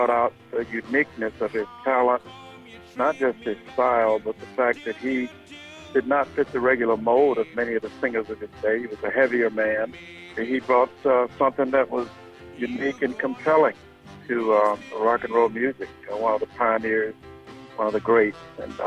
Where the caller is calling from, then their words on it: Florida, United States; I'm calling from Tampa Bay area.